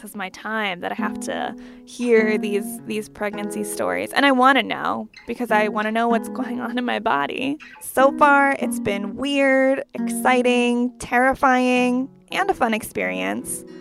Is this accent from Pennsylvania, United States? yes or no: yes; Pennsylvania, United States; now in Washington, United States; I'm from Pennsylvania, which is like 4 hours away from my new home and my new job in D.C.